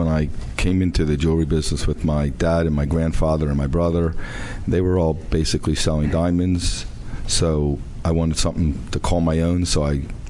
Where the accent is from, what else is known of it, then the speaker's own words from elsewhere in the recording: Pennsylvania, United States; From Ballykinwood, Pennsylvania.